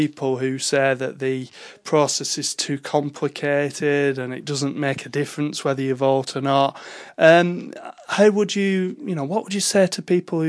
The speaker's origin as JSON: {"language": "English", "town": "Bryn", "region": "North West England", "country": "United Kingdom", "tie": "born or raised there", "said": "beautiful night in Bryn near Wigan, my hometown, and I'm out on the campaign trail this evening."}